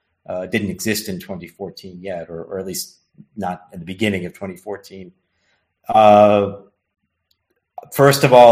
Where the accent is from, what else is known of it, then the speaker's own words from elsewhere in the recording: United States; I mean, I'm American myself, so I I know Americans always want to see themselves as the supreme power